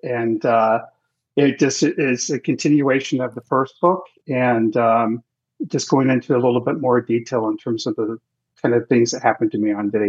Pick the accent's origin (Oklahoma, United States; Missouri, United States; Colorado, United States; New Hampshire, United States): Missouri, United States; Kansas City; And to me, it was always based on the house I grew up in Kansas City, and seeing the Civil War soldier ghost guy in that house